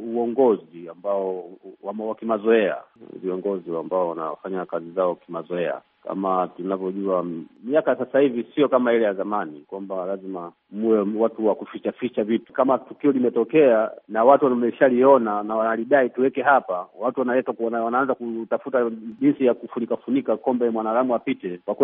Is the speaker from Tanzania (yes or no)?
yes; Dar es Salaam, Tanzania; ni kijana ambaye natokea Dar es Salaam.